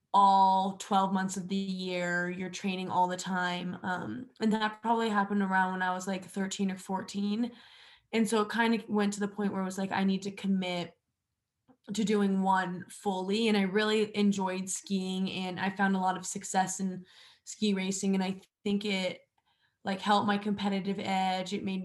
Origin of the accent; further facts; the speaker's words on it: Aspen, Colorado, United States; born there; So I started ski racing because I was born in Aspen.